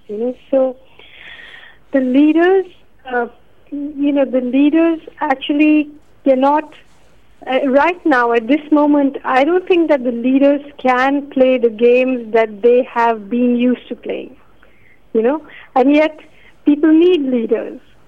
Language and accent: English; India; I felt, as an Indian, I felt, it was a moral obligation of a kind on my part